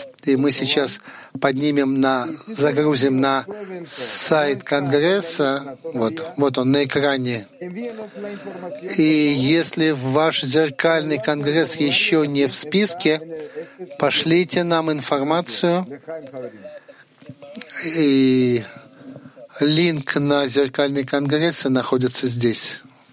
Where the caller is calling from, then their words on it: Spain; Мы говорим из Испании.